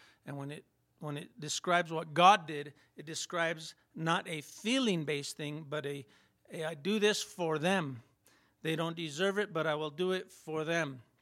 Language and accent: English; Pecos, New Mexico, United States; I came from Pecos, New Mexico.